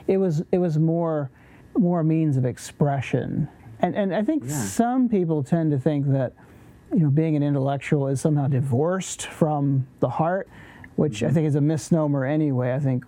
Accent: Virginia, United States; born there; now in Lancaster, United States; Yeah, so I was born in Virginia. Now I live in Lancaster. Never thought I would end up here.

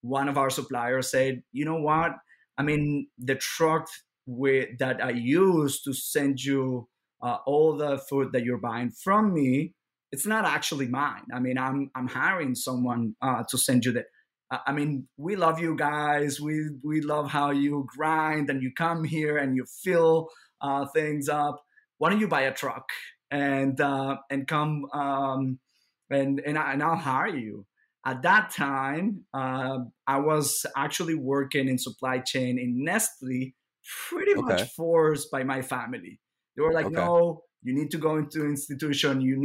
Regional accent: Venezuela; English is a second language; I'm originally from Venezuela, and I'm part of a very conservative family.

